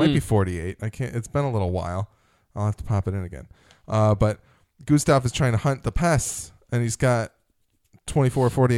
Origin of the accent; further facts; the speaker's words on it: Scotland, United Kingdom; Because we're Scottish people, nobody takes us seriously.